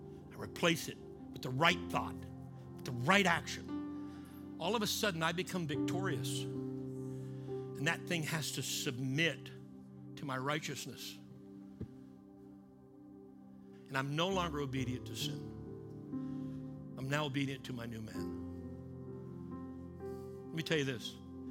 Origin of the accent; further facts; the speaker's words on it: Canada; So I grew up in a fishing village. I'm Canadian. Me and my wife grew up in Canada. She's French-Canadian, and I'm whatever the French are not, Canadian. So I grew up in a little town, fishing village, beautiful, on the coast.